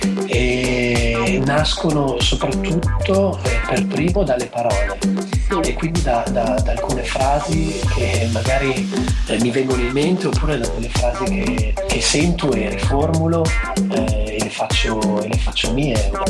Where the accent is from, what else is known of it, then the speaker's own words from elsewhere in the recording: Mantua, Lombardy, Italy; born there; Allora, sì, io sono nato a Mantova e mio papà è di Catania e abbiamo la campagna lì, un paese vicino a Catania che si chiama Mineo